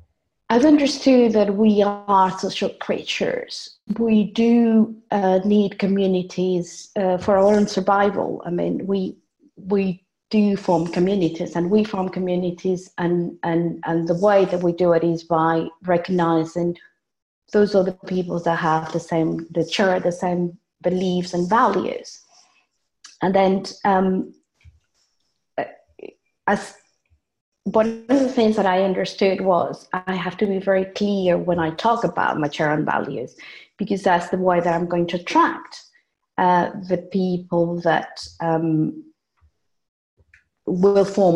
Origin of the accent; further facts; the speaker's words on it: Venezuela; English is a second language; now in United Kingdom; what's happening in Venezuela, for example, I'm from Venezuela